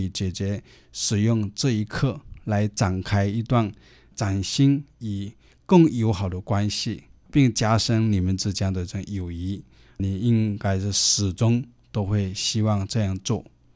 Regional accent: China; 我们中国人一句话讲说，祸从口出啊，言多必死。

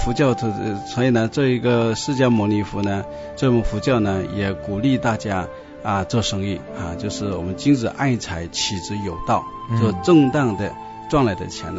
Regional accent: Chaozhou, Guangdong, China; 我也是潮州人我们都是老乡。

